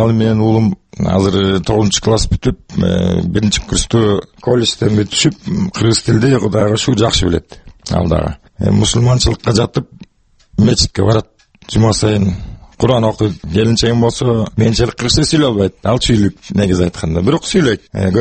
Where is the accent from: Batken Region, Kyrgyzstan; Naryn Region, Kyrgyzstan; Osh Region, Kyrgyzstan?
Naryn Region, Kyrgyzstan; Naryn; Нарында төрөлгөм, нарында чоңойгом, нарында эмгичем, амашам менен турам. Бишкекте өзүм семьям турат.